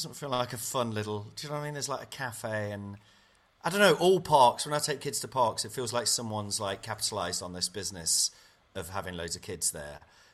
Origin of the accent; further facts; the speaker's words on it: Nottingham, East Midlands, United Kingdom; Well, I grew up in Nottingham